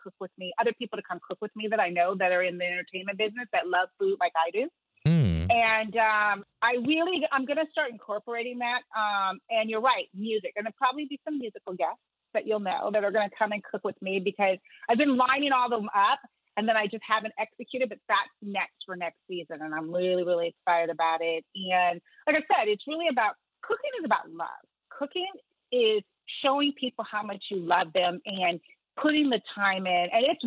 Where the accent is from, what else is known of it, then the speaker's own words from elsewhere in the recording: Los Angeles, California, United States; And then I'm LA, born and raised in Los Angeles.